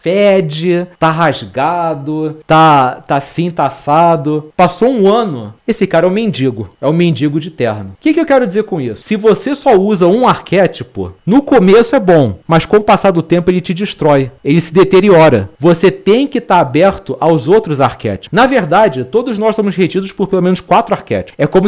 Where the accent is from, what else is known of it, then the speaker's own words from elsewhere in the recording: Portugal; Na verdade, eu sou português, sou descendente de moro.